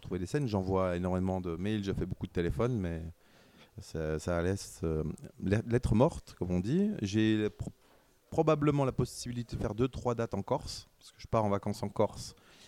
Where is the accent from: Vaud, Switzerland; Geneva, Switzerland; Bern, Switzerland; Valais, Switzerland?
Geneva, Switzerland; À Genève, et je parle de Genève parce que je suis genevois